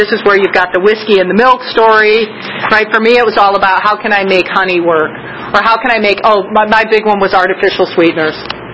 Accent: New Jersey, United States; So all of a sudden, I'm from New Jersey, right, chewing gum on the left side of my mouth.

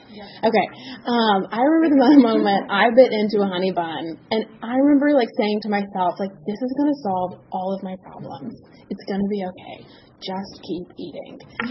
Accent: Nashville, Tennessee, United States; I have 2 older sisters and a little brother, and I grew up in Nashville, and we had a really steep hill.

